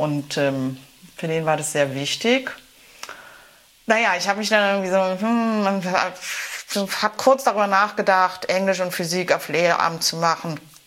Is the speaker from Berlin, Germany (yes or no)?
yes; Berlin, Germany; ich bin Berlinerin